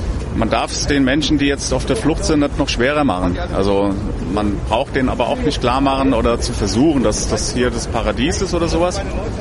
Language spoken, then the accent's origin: German; Rüdesheim, Hesse, Germany; ich bin aus dem Rheingau, aus Rüdesheim und bin jetzt seit Mainz dabei.